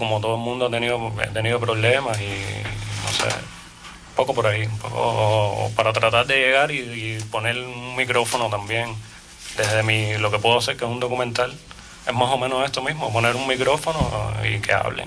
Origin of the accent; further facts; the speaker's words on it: Cuba; ni siquiera yo explicándotelo como cubano, tú vas, vives ahí un tiempo y después hablas lo que quieras.